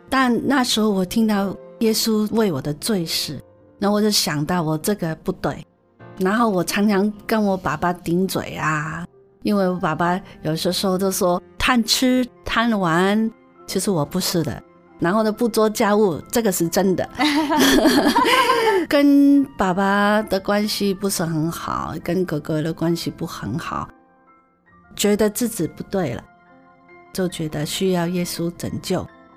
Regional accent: Hong Kong; first language Cantonese; Chinese is a second language; moved away as an adult; also born or lived in Taiwan; now in Canada; 我是香港出生的，香港长大，在台湾生活了12年，然后我来到加拿大。

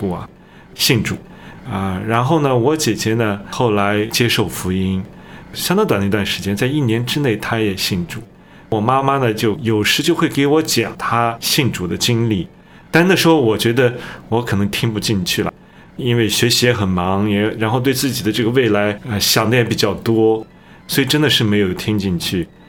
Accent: Xinjiang, China; 我出生在中国的新疆，即使从内地来的弟兄姐妹啊，可能对新疆都不是特别的了解，觉得是一个异域的地方。

